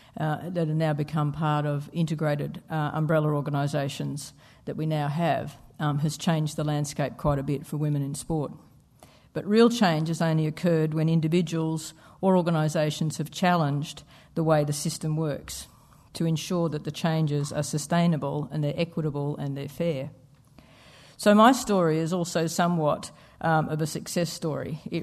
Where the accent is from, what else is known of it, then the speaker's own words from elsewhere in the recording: Cooma, New South Wales, Australia; also born or lived in Talbingo; But we grew up in Cooma, Kankoban and Talbingo, and if you know the Snowy Mountains area, it's absolutely beautiful country and a great experience.